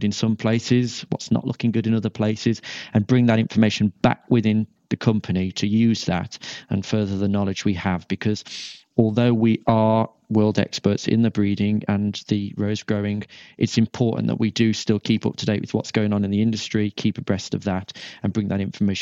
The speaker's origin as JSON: {"language": "English", "region": "West Midlands", "country": "United Kingdom", "tie": "born or raised there", "said": "lived abroad for a while, and then came back to my hometown in Shropshire."}